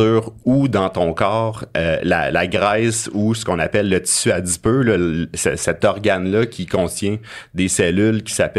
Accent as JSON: {"language": "French", "region": "Quebec", "country": "Canada", "tie": "born or raised there", "said": "J'ai grandi en Abitibi, puis c'était le sport qu'il fallait pratiquer."}